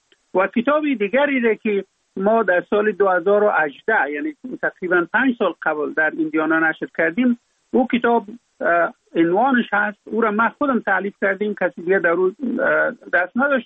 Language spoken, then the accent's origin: Persian; Afghanistan